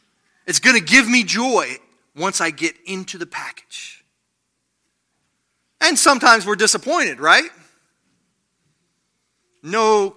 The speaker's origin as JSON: {"language": "English", "region": "Ohio", "country": "United States", "said": "I'm from Ohio. We did a lot of sled riding."}